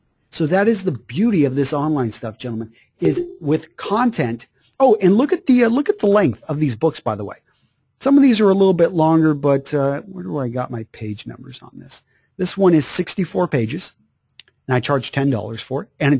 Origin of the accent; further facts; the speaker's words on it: Greenwood, Texas, United States; when I was growing up in Greenwood, Texas.